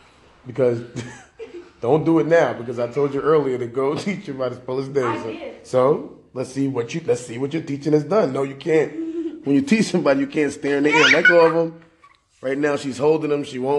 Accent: Queens, New York, United States; You know, I'm from Queens. So that's one of the reasons why I like him.

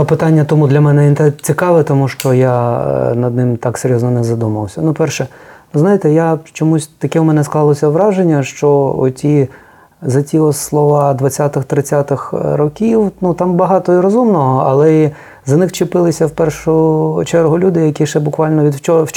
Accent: Galicia, Ukraine; now in Kyiv, Ukraine; Я 25 років, як галичанин, який живе в Києві

